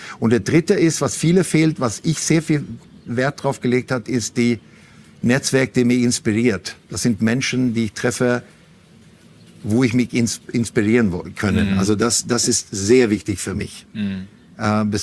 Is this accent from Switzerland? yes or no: no; Sweden; now in Germany; dass ich als Schwede es ziemlich komisch finde in Deutschland